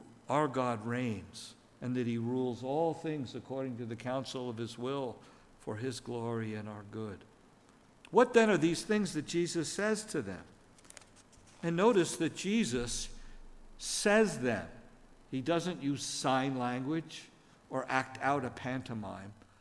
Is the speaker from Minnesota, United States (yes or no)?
no; New Jersey, United States; Now, I have a confession to make before I answer to the question. I'm from New Jersey.